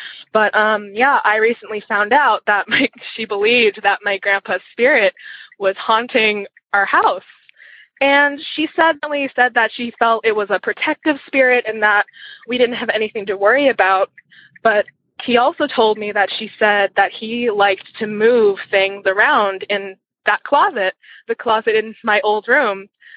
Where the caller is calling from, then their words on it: Eugene, Oregon, United States; I'm calling from Eugene, Oregon.